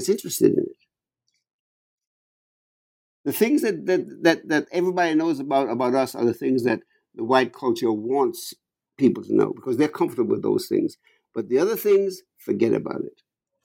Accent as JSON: {"language": "English", "region": "New York", "country": "United States", "said": "I'm a New Yorker, right?"}